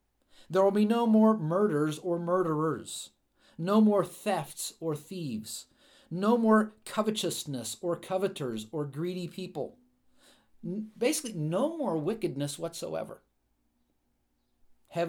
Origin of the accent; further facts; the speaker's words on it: United States; I grew up in the near the Susquehanna River.